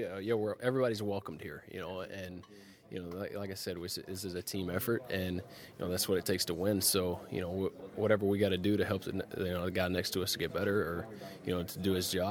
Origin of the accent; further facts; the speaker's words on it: the South, United States; because I'm from the South, so I grew up in that.